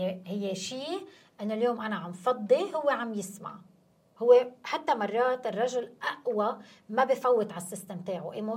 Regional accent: Syria; انا سوري عندي مشكلة يعني

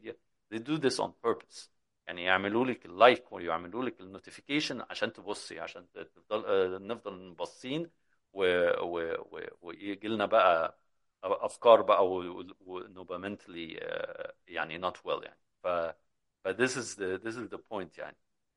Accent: Yemen; مهما كان عندنا مشاكل في بلدنا، مهما كان عندنا مشاكل في الاقتصاد

